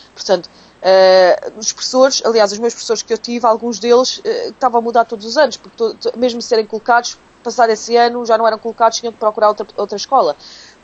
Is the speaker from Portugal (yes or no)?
yes; Portugal; eu sou portuguesa e sou igual e falo por mim. Nós portugueses não aderimos bem à mudança.